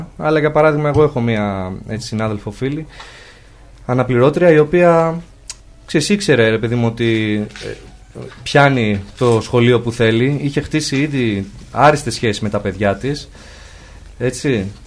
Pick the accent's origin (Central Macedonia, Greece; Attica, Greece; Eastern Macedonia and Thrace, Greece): Attica, Greece; Nea Filadelfeia; επειδή είμαι και από τη Νέα Φιλαδέλφεια, εκεί πέρα τώρα